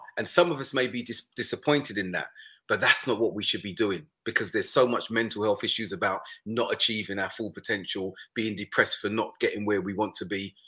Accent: Brixton, London, United Kingdom; look, I'm from South London, Brixton.

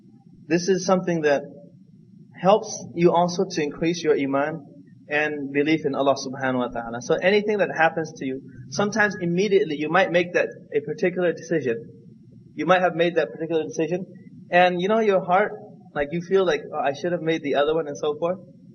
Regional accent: United States; And you know, growing up in America, and you're gonna go to Cambodia.

